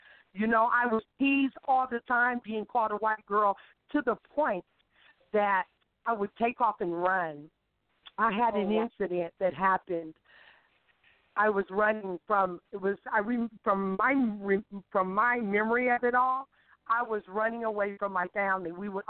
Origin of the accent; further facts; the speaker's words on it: Des Moines, Iowa, United States; I actually was born and raised in Des Moines, Iowa.